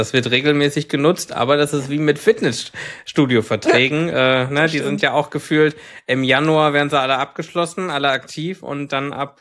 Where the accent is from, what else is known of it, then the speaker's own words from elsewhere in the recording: North Rhine-Westphalia, Germany; Ich komme ja aus dem Ruhrgebiet